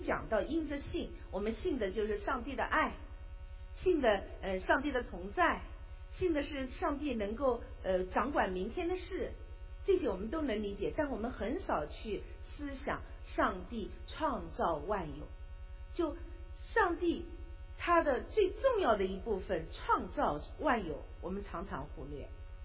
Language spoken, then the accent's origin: Chinese; China; 那这个地方我觉得我们作为中国人，我是一个非常受中国文化熏陶的一个人